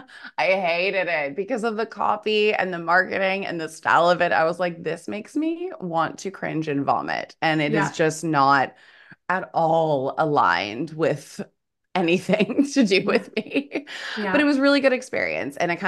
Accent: Vancouver, British Columbia, Canada; moved away as an adult; now in Australia; So born and raised in Vancouver, lived there until, when did I move over here? Oh, I think I was 25 or six. So it's been about, maybe I was 26 or 27, something like that.

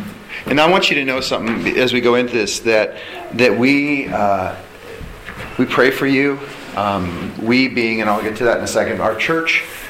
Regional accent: Ruby, Alaska, United States; also born or lived in Fairbanks; Obviously, Chris had talked a little bit about the fact that I grew up in Ruby. And so, having spent most of my childhood up to just before I turned 16, we moved to Fairbanks.

